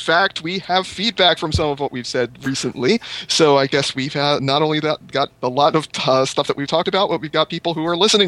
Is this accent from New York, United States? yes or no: yes; Staten Island, New York, United States; here in my hometown of Staten Island